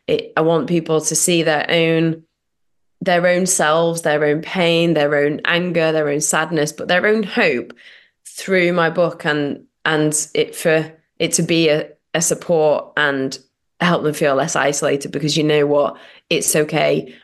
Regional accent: Sheffield, Yorkshire and the Humber, United Kingdom; I'm from Sheffield in South Yorkshire in England.

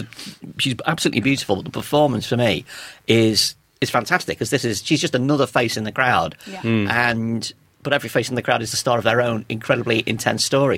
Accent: United Kingdom; I mean, we as British people watching this are not getting a tenth of what the German viewership will be getting from this.

